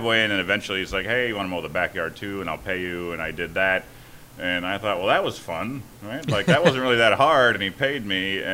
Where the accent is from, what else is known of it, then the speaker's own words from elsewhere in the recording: Griffith, Indiana, United States; Griffith, Indiana.